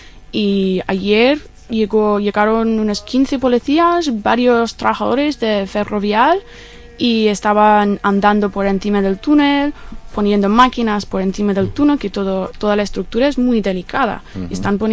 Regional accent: Ireland; Spanish is a second language; soy irlandesa y he vivido bastante en España.

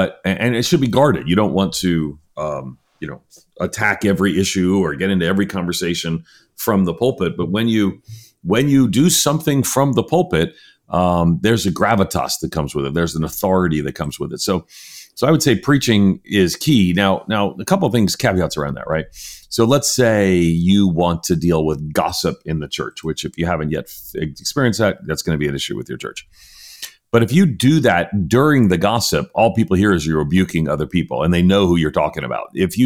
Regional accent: New York, United States; You know, I'm a New Yorker, you know, I'm quick with quips

